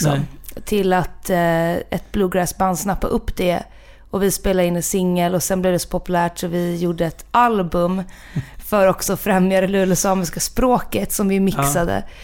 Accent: Stockholm, Stockholm County, Sweden; born or raised there; also born or lived in Jokkmokk

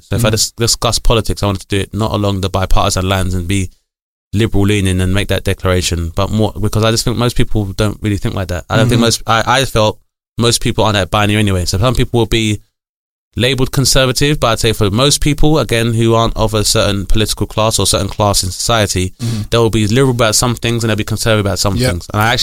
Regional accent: London, United Kingdom; also born or lived in Bradford; growing up in London is that most people I deal with have been West African and predominantly from either Ghana or Nigeria.

